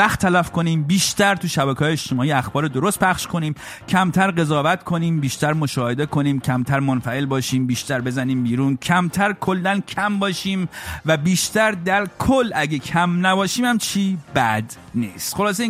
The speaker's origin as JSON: {"language": "Persian", "country": "Iran", "moved": "yes", "said": "برای ما که خارج از ایرانیم"}